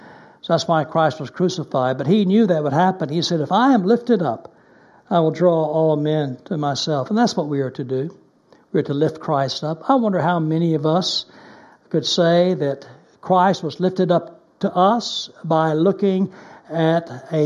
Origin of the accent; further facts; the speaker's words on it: Texas, United States; now in Germany; Now, I grew up in Texas, and Texas has lots of poison snakes. I was glad when I came to Germany